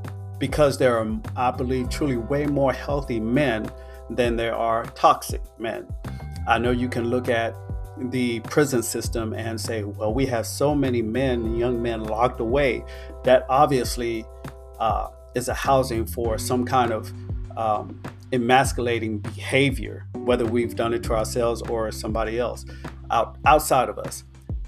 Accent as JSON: {"language": "English", "town": "Baytown", "region": "Texas", "country": "United States", "tie": "born or raised there", "said": "I remember when I was growing up in Baytown, Texas, I always saw, just like today, it hasn't changed, the industry of garbage trucks."}